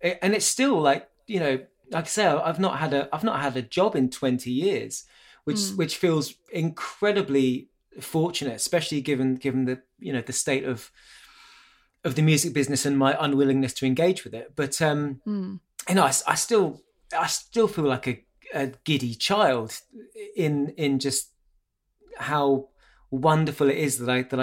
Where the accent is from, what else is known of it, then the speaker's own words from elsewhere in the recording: United Kingdom; go to America, I'm a foreigner. And so you have this sort of, this foreign mystique, and they think that my accent is interesting. Mm-hmm. And so they presume that I'm a big star in Britain